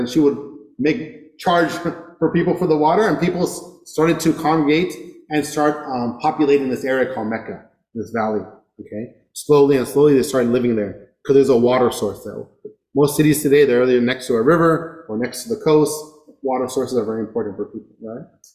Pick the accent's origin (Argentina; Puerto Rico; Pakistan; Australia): Pakistan; Just because another person is Pakistani, I'm Pakistani, doesn't mean he's always right.